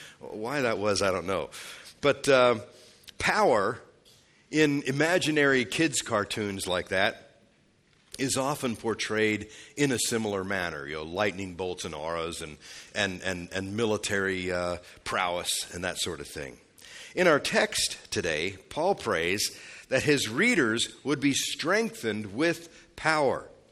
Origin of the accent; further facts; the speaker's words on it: Ephrata, Pennsylvania, United States; In my hometown, in colonial days, there was, the buildings are still there, but there was a cloister. The place was named Ephrata after the biblical name for Bethlehem.